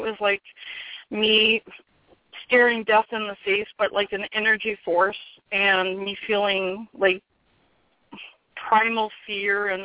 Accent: California, United States; I'm from California.

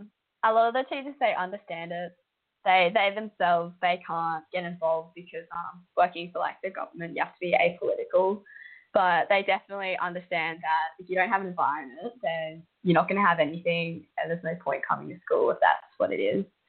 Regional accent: Australia; I'm from Australia.

